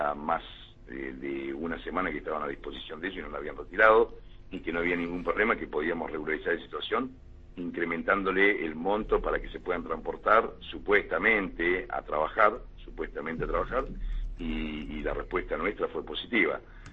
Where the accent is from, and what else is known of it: Argentina